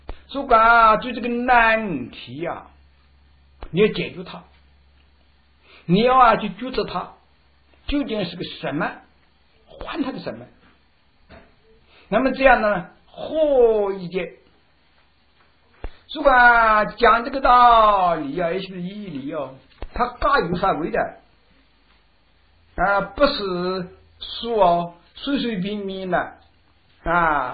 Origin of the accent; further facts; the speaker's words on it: China; 你说我们中国人哦，学这一门啊不大容易学得上的